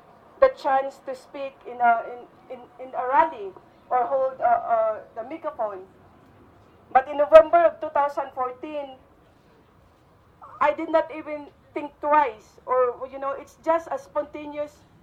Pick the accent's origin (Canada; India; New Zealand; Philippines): Philippines; I grew up in the Marcelo years in the Philippines under the dictator Marcos.